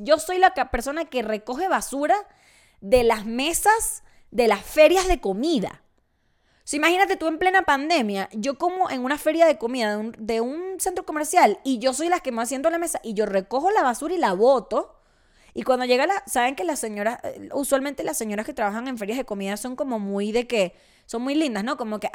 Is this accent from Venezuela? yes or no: yes; Venezuela; accent: Venezuelan; Yo soy venezolana. Ajá, por si no notaron el acento.